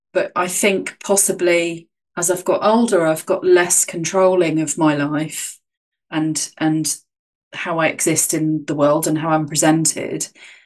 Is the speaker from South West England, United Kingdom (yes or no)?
yes; Dartmoor, South West England, United Kingdom; I encountered more of that growing up on Dartmoor in certain communities